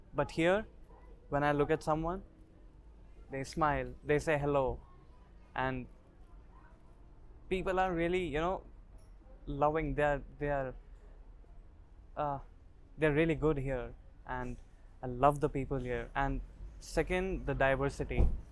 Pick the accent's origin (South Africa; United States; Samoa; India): India; moved away as an adult; now in Thamesmead, United Kingdom; Okay, so I'm from India.